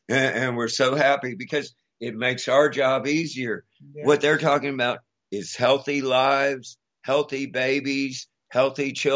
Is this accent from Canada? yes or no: no; Houston, Texas, United States; Growing up in Houston, we got to go see the last concert